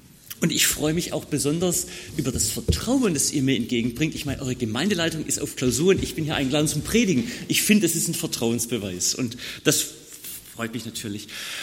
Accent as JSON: {"language": "German", "region": "Baden-Württemberg", "country": "Germany", "said": "da wo ich herkomme aus Schwaben, da schaffen Männer, die schaffen, man schafft"}